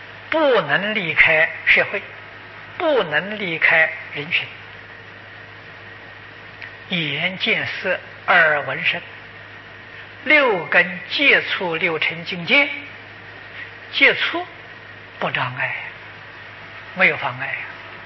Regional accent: China; 我们中国人自古以来这个教学是在讲忠心

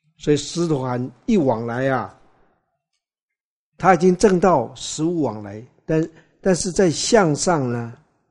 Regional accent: China; 所以你看看我们中国人，尤其是古人，有多少个名字啊？

